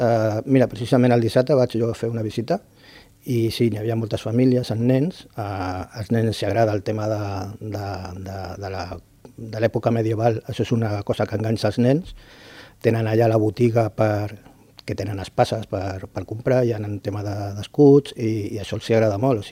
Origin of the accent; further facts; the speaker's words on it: Catalonia, Spain; jo soc de la Selva Marítima